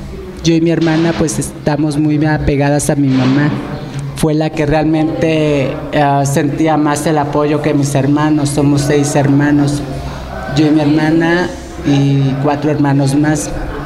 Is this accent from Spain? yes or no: no; Jalcocotán, Nayarit, Mexico; Tengo 39 años, soy de Jalcocotán, Nayarit, a una hora de Tepic, Nayarit, y el puerto de San Blas me queda a una hora.